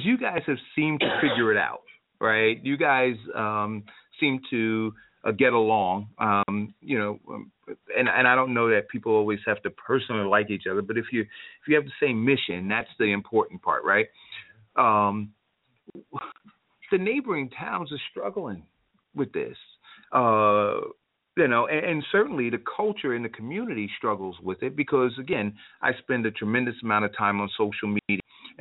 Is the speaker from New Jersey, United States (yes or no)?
yes; Newark, New Jersey, United States; also born or lived in Irvington; I remember growing up in Irvington. I tell people this all the time. I mean, I don't want it to come back to this Irvington, but I remember growing up in Newark and, you know, 10, 11 years old, walking to Irvington Park